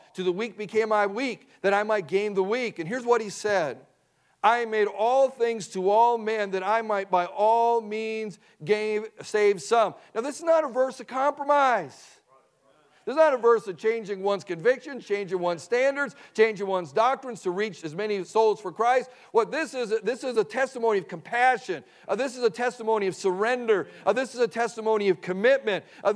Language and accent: English; Wisconsin, United States; I grew up in Wisconsin, I went to a public school all my life. I remember it was a small school, a small town, small country town, a farming community.